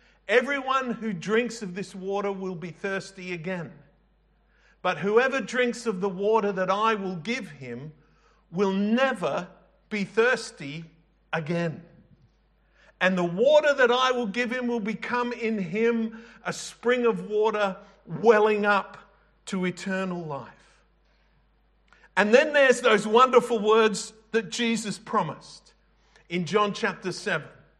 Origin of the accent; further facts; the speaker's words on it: Adelaide, South Australia, Australia; now in Brisbane, Australia; So we drink, especially up here in Bris Vegas, where I grew up in Adelaide.